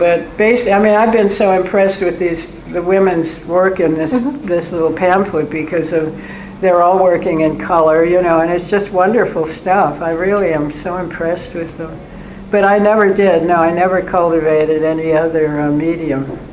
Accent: United States; Excuse me, I'm an American, but I have to say this.

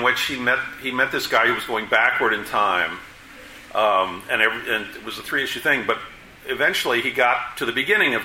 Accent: Indiana, United States; My family, I'm from Indiana, which is south of Chicago.

